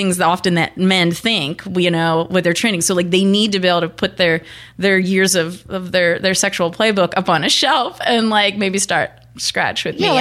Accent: Pennsylvania, United States; Growing up in Pennsylvania, that was not part of the anatomy.

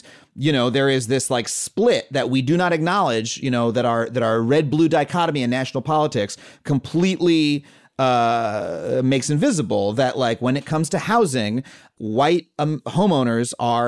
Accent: New York, United States; And I grew up on Long Island.

